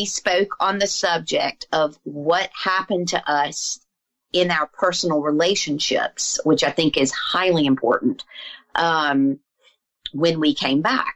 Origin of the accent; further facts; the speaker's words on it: the South, United States; And so I'm from the South, as you can tell.